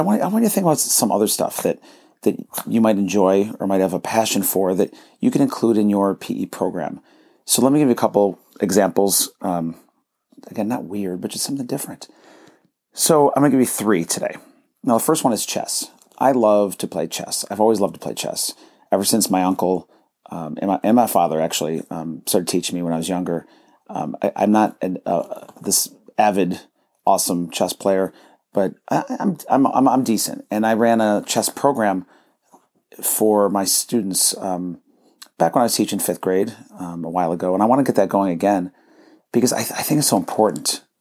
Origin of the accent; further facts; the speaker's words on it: New York, United States; The funniest part is I grew up near Buffalo, New York, and, you know, in Canada, curling's big.